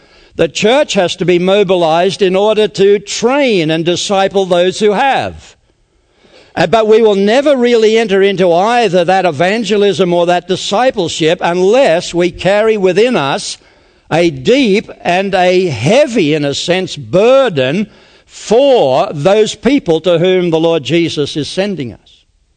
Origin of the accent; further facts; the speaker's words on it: Australia; But nevertheless, we are from Australia. We tell folks we're half and we're half.